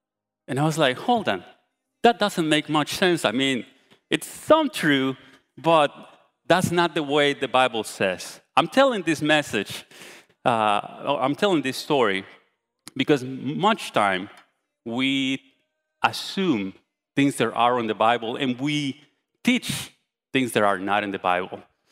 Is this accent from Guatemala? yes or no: yes; Guatemala; now in College Station, United States; We're from Guatemala with my wife. And when we arrived to College Station, we were coming from around 10 years of serving in a local church.